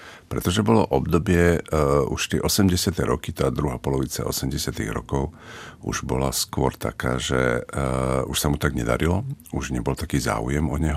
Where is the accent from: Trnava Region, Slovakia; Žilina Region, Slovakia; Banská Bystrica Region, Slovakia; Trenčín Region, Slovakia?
Trenčín Region, Slovakia; Chynorany; keď som mu bol povedať v Chynoranoch, odkiaľ som